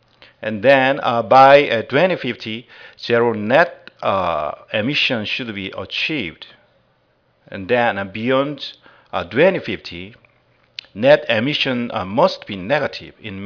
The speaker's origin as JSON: {"language": "English", "country": "South Korea", "second_language": "English", "said": "I'm from South Korea."}